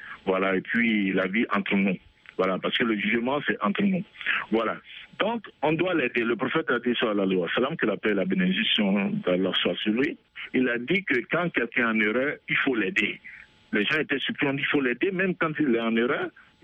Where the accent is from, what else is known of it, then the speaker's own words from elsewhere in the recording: Côte d’Ivoire; je suis ivoirien, né de parents baoulés, et je suis converti à l'islam depuis 1982.